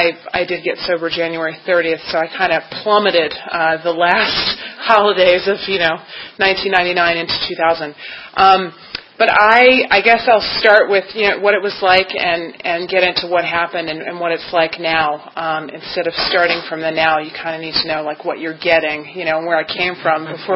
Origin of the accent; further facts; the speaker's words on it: Silver Spring, Maryland, United States; I am from up north. I'm from Silver Spring area, Silver Spring, Maryland.